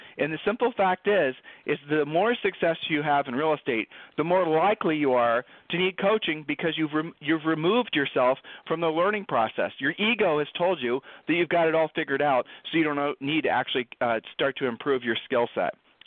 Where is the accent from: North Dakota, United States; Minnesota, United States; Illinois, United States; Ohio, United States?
Ohio, United States; Columbus; Whereas we're from Columbus, Ohio, and everything there was nice and easy and predictable.